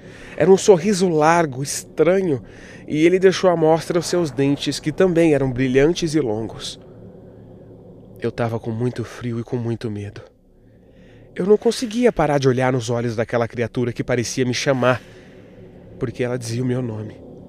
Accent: Santarém, Pará, Brazil; tenho 20 anos e sou de Santarém, no Pará.

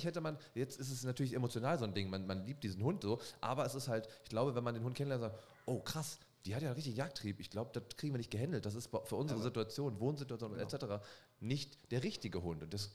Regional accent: Erfurt, Thuringia, Germany; Erfurt, aber ist ich komme ja aus der Ecke hier, ich kenne mich ja hier aus

